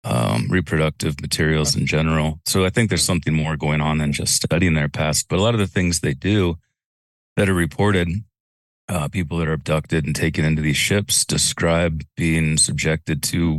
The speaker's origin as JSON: {"language": "English", "region": "Ohio", "country": "United States", "said": "I'm Welsh, all of my ancestors are Welsh, but when people ask me where I'm from, I say Ohio. I don't say that I'm from Wales"}